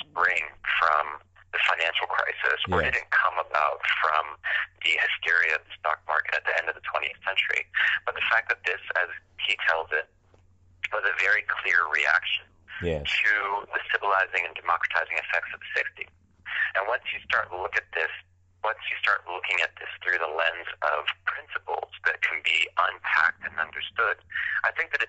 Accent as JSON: {"language": "English", "region": "Ohio", "country": "United States", "lives_now": "Brooklyn, United States", "said": "although I do reside in Brooklyn, I'm originally from, I hail from Ohio, Ohio. So I have Midwestern roots."}